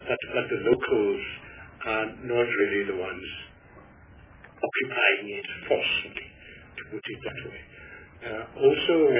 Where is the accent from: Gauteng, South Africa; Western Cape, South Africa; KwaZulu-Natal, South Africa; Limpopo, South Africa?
Gauteng, South Africa; Johannesburg; I'm from, as I said, from Hoteng, but I'm also from Joburg.